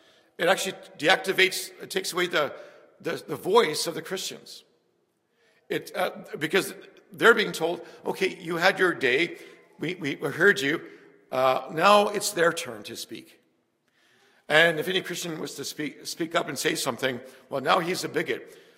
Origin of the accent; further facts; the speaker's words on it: Winnipeg, Manitoba, Canada; I grew up in Winnipeg. It was a violent city to grow up in.